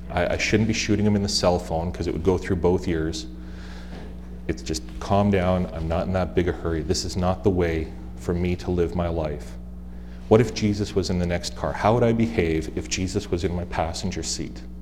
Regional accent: Windsor, Ontario, Canada; I grew up in Windsor, Ontario, born and raised there. Now, Essex County is flat.

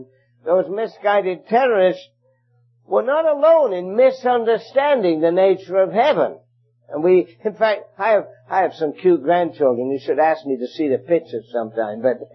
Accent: England, United Kingdom; now in Canada; my native land of England. You can tell from my, I'm from Canada now, you can tell from my accent that I originated from the, what sometimes is called here, the old country.

